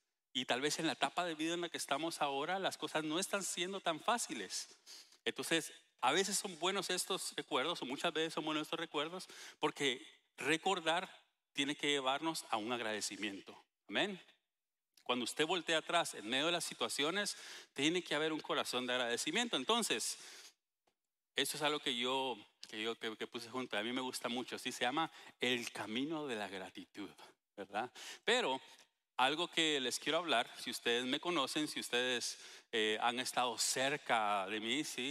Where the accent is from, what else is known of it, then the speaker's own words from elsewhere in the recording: Guatemala; Acabo de venir de Guatemala hace 2 semanas y es la segunda vez en 4 años que puedo regresar a mi tierra, ¿verdad?